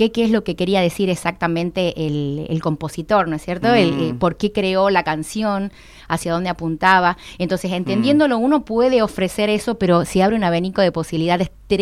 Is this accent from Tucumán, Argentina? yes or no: yes; Las Talitas, Tucumán, Argentina; Yo soy de las Talitas.